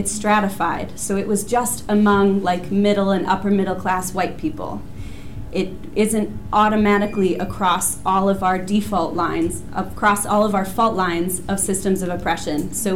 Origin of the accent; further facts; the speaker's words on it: Wisconsin, United States; I'm from Menominee Land, southeastern Wisconsin. I'm also from the most conservative county in Wisconsin.